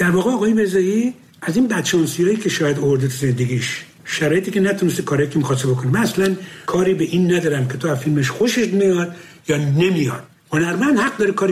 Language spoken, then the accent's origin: Persian; Abadan, Khuzestan, Iran; من بچه آبادانم، آبادان نزدیک تیارا و میارا اینا بر بیرون بود،